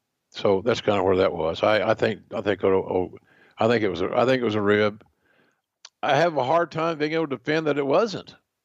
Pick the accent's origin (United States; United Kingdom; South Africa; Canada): United States; Oklahoma; I never wore a cowboy hat, even when I was growing up in Oklahoma.